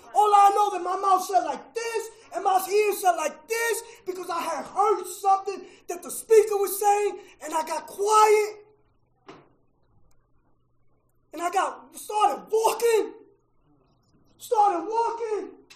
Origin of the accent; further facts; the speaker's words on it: Bronx, New York, United States; I'm sitting there because I'm from the South Bronx and I'm the great eye.